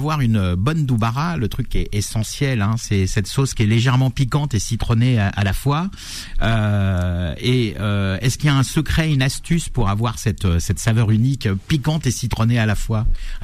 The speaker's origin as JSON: {"language": "French", "region": "Corsica", "country": "France", "said": "On fait ça chez nous en Corse, qu'est-ce que c'est bon."}